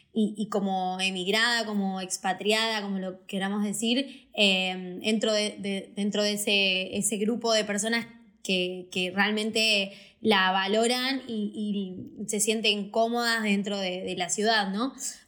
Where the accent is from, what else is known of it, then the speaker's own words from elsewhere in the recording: Mar del Plata, Buenos Aires Province, Argentina; yo que vengo de Mar del Plata también valoro muchísimo que haya mar cerca